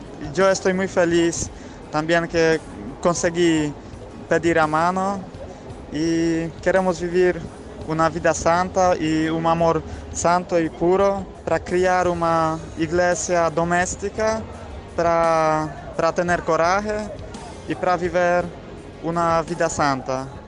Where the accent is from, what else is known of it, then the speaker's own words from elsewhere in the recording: Poland; soy polaco, vivo cerca de Cracovia.